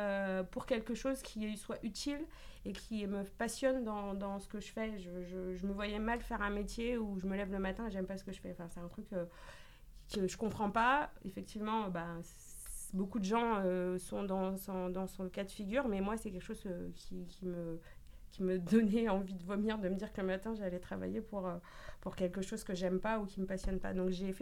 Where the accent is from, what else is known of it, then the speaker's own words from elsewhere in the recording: Bordeaux, Nouvelle-Aquitaine, France; also born or lived in Paris region; now in Marseille, France; Moi, je ne suis pas de Marseille, je suis de Bordeaux. Enfin, du moins, j'ai grandi à Bordeaux, mais je suis née en région parisienne.